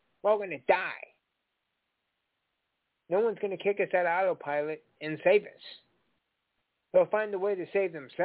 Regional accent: Indiana, United States; I'm from Indiana, so Pence, I'm like, yay, he took Pence.

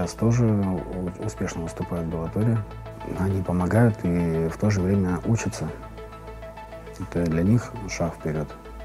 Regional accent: Stary Oskol, Belgorod Oblast, Russia; Это моя малая родина. Я вырос в Старом Осколе. У меня родные в Старом Осколе, мои друзья, моя команда.

